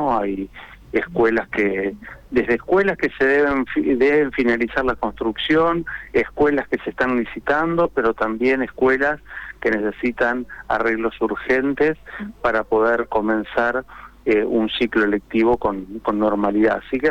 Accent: Santa Fe, Argentina; los que somos santafesinos

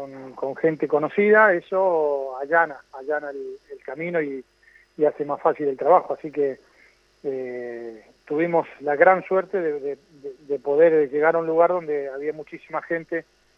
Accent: Santa Fe, Argentina; hasta los 17 años había jugado ahí en mi pueblo, en Paiva, en la Liga Esperancina o en la Liga Santafesina

